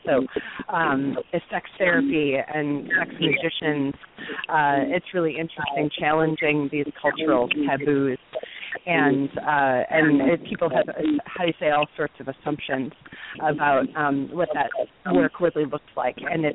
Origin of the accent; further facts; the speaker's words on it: Detroit, Michigan, United States; Yeah, I'm from Detroit, so I spent a lot of my youth in the Ann Arbor area